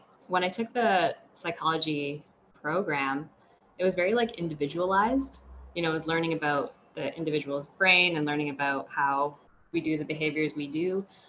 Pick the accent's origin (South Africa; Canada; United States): Canada; Hamilton, Ontario; born there; And I was born in Hamilton, Ontario, to parents who emigrated from El Salvador.